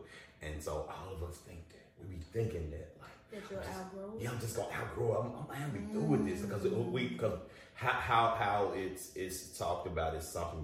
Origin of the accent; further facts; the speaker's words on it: Bible Belt, United States; So we grew up in the Bible Belt.